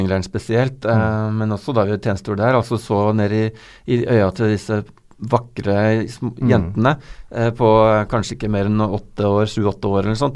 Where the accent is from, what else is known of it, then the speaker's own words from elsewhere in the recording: Vestfold, Norway; Men paradokset var jo det at altså jeg er fra Midtre Vestfold